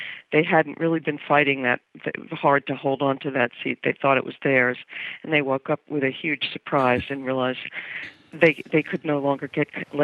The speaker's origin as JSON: {"language": "English", "town": "New York City", "region": "New York", "country": "United States", "tie": "born or raised there", "lives_now": "Washington, United States", "said": "I grew up in New York. I now live in Washington because I cover politics for The New Yorker, and it's the capital."}